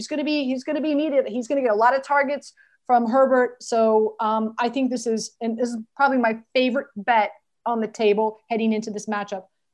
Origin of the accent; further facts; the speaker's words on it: Miami, Florida, United States; coming from a Miami girl, right? Born and raised in Miami, Florida.